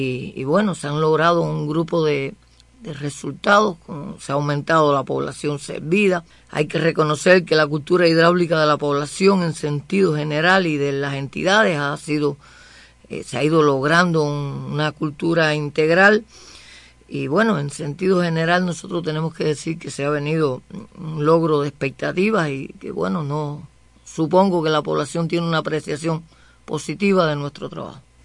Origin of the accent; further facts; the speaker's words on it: Villa Clara, Cuba; Llevamos alrededor de 20 años acá en este municipio, municipio el cual nos ha acogido. Nosotros somos natural de Villa Clara, una provincia también con bastante apego a la Ciénaga Zapata.